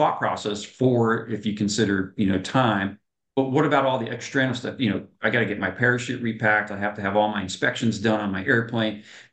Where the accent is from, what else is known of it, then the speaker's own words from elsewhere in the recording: New Jersey, United States; We're also all from New Jersey.